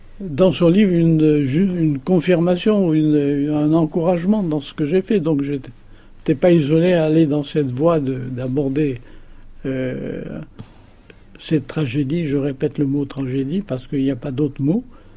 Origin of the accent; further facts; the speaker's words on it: Morocco; je suis un Marocain qui parle d'une situation propre à des juifs marocains.